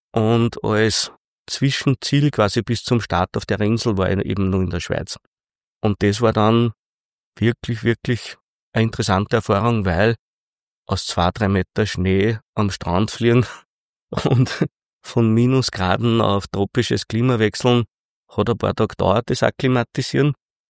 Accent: Reichraming, Upper Austria, Austria; also born or lived in Steyr; Also ich bin geboren in Steyr und aufgewachsen im Ennstal. Mein Elternhaus steht in Reichraming.

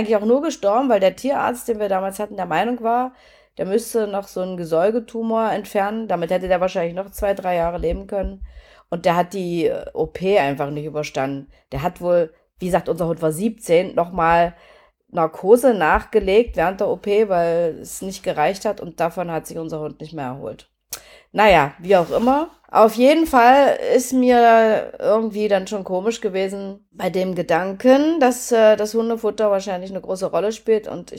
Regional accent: Germany; born there; Und ich bin ja in der DDR geboren

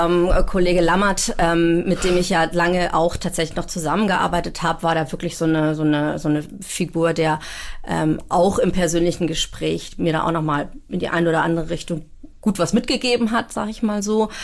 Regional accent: Hamburg, Germany; ich bin ja in Billstedt zur Schule gegangen, Gymnasium Billstedt.

